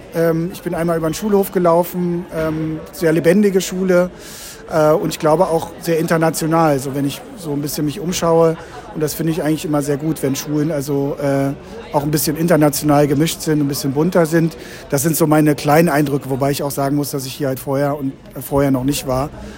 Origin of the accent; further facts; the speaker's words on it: Berlin, Germany; now in Düsseldorf, Germany; Ich bin in Berlin groß geworden, habe dann in Münster Politikwissenschaft studiert und lebe jetzt in Düsseldorf